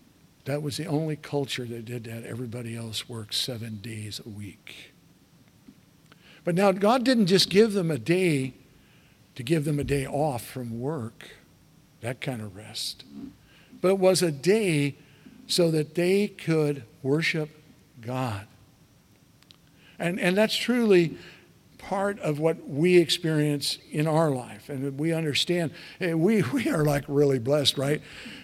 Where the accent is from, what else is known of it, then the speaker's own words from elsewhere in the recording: Artesia, United States; I grew up in Artesia, and everybody had fruit trees in their backyard.